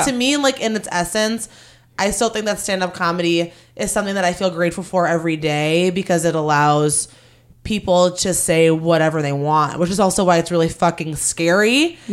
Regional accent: Highland Park, Illinois, United States; In Highland Park, Illinois, suburb of Chicago.

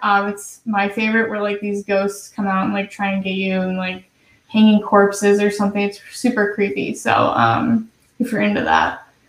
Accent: Midwest, United States; I'm from the Midwest, and, you know, obviously the whole financial crisis hit the Midwest really hard.

